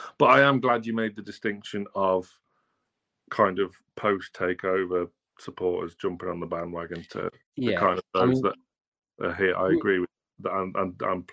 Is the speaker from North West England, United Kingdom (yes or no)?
no; Shrewsbury, West Midlands, United Kingdom; born there; I was born in Shrewsbury.